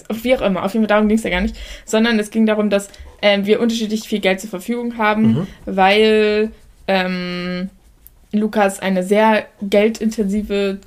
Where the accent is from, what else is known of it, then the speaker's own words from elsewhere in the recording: Hamburg, Germany; Aber wir sind aufgewachsen in, also Hamburg allein schon Hamburger relativ privilegiert und Hamburger Vorort.